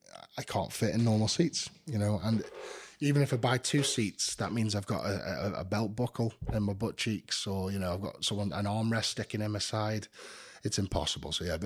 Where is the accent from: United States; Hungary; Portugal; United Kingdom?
United Kingdom; I mean, I've still got base is still in the UK. You know, I still live in my hometown. My family's still there.